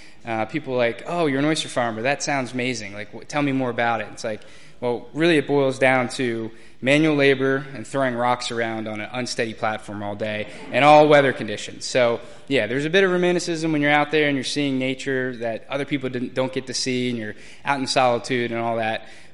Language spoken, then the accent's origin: English; Eastern Shore, United States; I grew up on the Eastern Shore. I grew up on the water, very fortunate. Grew up on a farm.